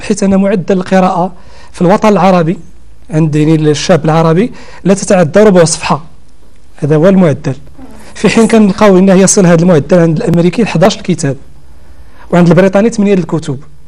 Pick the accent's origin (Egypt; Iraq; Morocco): Morocco; هذه الفئة الكبيرة اللي عندنا في المغرب ديال 70%